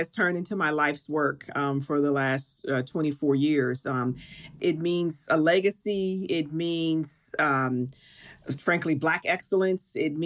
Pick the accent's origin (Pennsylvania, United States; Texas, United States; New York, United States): Pennsylvania, United States; Pittsburgh; I was a band kid, self-proclaimed band kid in my beloved city of Pittsburgh.